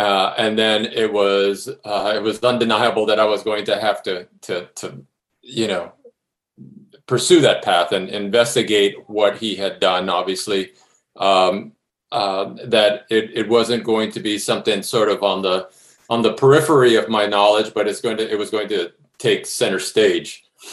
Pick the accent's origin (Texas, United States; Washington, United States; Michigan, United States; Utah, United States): Texas, United States; Brownsville; I did not have a in any way, shape, or form a literary background when I was growing up in Brownsville, or when I left Brownsville, and when I went to UT as an undergrad